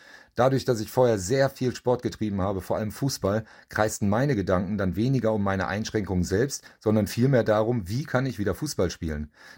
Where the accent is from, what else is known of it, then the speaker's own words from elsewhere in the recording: Rhineland, Germany; born there; 50 Jahre jung, komme gebürtig aus dem Rheinland, bin aber seit knapp 18 Jahren in Hessen ansässig geworden.